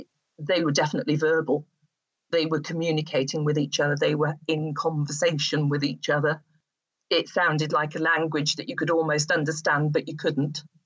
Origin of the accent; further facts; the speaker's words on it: England, United Kingdom; I said, well, I am English, actually.